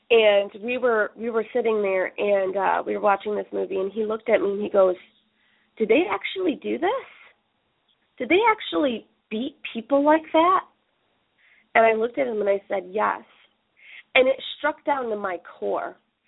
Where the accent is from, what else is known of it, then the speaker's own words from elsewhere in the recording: Dearborn, Michigan, United States; born there; It doesn't matter, that I was born in Dearborn and you were born in Tampa.